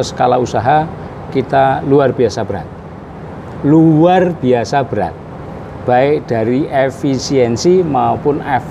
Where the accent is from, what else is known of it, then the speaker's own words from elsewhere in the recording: Cilacap, Central Java, Indonesia; Saya lahir, besar, bekerja di Cilacap.